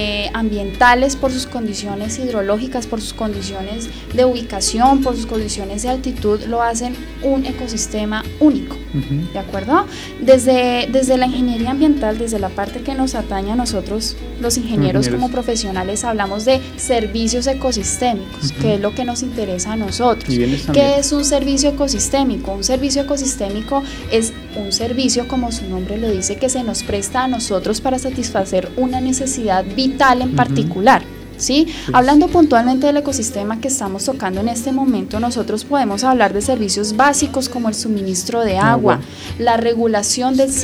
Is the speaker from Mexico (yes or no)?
no; Colombia; tanto para nosotros como colombianos como para la humanidad